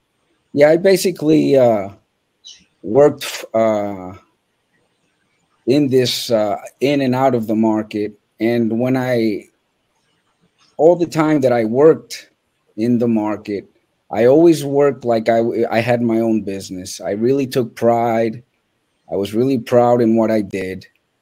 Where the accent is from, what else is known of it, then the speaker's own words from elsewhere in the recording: New York City, New York, United States; also born or lived in Dominican Republic / New Jersey / Pennsylvania / Miami; I was born and raised in New York, New York City. I've been basically or mainly living here all my life, except for about 6 years where I lived in the Dominican Republic, in New Jersey, in Pennsylvania, in Miami.